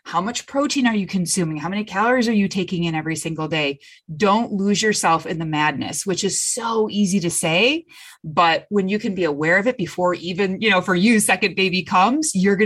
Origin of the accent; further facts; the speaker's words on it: Michigan, United States; I'm from Michigan and I'm working out my basement.